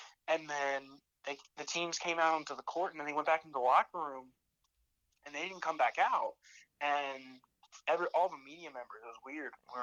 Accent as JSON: {"language": "English", "town": "Hampton", "region": "Virginia", "country": "United States", "tie": "born or raised there", "said": "Well, so it's my hometown team. The stadium is 15 minutes away from my house in Yorktown, Virginia. It's based out in Hampton. And I grew up actually going to games there."}